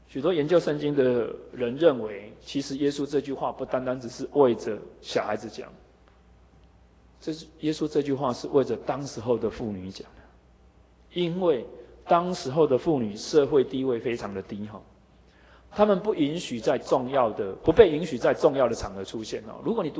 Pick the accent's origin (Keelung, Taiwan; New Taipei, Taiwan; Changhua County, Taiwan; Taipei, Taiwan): Keelung, Taiwan; 我小时候住在基隆